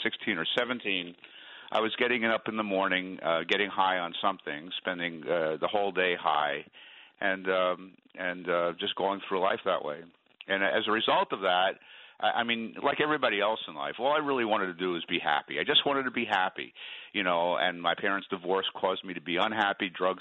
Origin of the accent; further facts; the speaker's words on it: New York City, New York, United States; I was raised in New York City by my parents, who were not. It's a Jewish home.